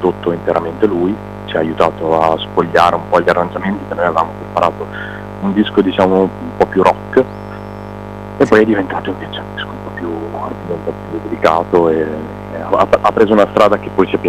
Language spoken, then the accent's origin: Italian; Ravenna, Emilia-Romagna, Italy; Ma io sono di Ravenna, appunto